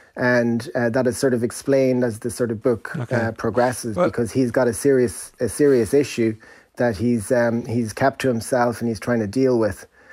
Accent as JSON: {"language": "English", "country": "Ireland", "tie": "born or raised there", "said": "growing up in Ireland"}